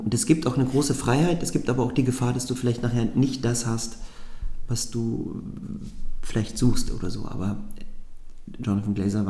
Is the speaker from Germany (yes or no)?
yes; Magdeburg, Saxony-Anhalt, Germany; Das ist auch, glaube ich, ganz wichtig für mich als Magdeburger.